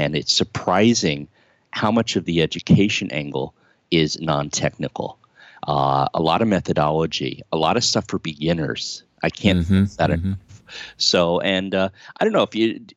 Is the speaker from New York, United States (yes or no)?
yes; New York, United States; I grew up 10 miles from